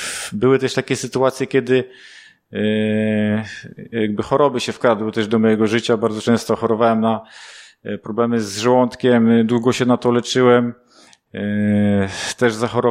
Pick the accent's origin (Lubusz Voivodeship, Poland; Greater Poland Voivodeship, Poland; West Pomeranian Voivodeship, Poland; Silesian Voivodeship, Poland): Lubusz Voivodeship, Poland; Zielona Góra; Pochodzę z Zielonej Góry, z rodziny katolickiej.